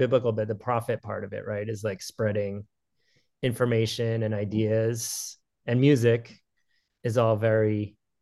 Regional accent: Cambridge, Massachusetts, United States; Myself and Charlie, my longtime partner, are both from the Boston area. I'm from Cambridge, he's from Brookline, opposite sides of the Charles River.

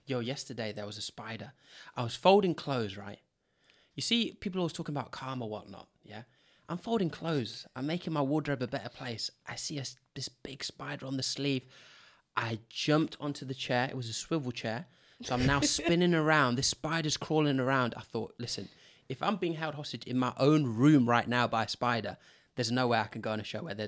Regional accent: Zimbabwe; You know, I'm from Zimbabwe, where, you know, you didn't have a choice how to learn how to swim.

